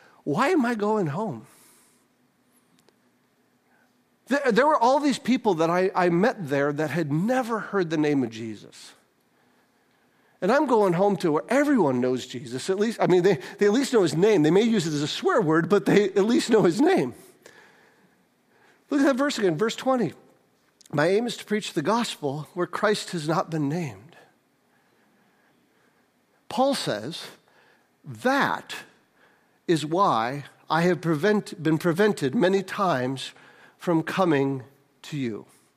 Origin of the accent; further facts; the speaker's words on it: St. Johns, Michigan, United States; also born or lived in Detroit; I was born in Detroit and moved to St. John's when I was four. Actually, my parents live in DeWitt, still in the same house they moved into when I was four. And I went to St. John's High School, and I went to Michigan State